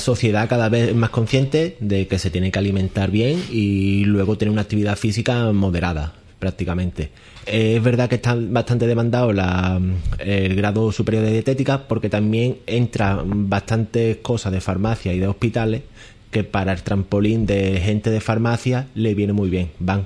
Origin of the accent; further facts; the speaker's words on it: Lebrija, Andalusia, Spain; Sí, el primer año que salí de Lebrija fui al Sevilla.